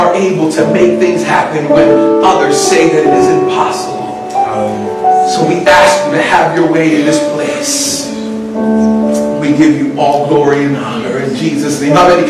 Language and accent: English; Pennsylvania, United States; also born or lived in New Jersey / South Georgia / Michigan / Ohio; I was born in New Jersey, raised in Pennsylvania, spent time in South Georgia, Michigan, Ohio. So I'm just confused. I've just been all over the place.